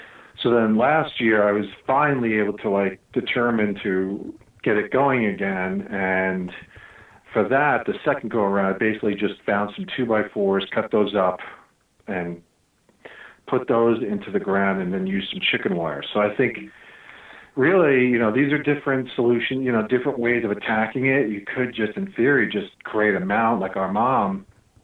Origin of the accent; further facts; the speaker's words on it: New York, United States; So, yeah, I guess maybe two perspectives on growing up on Long Island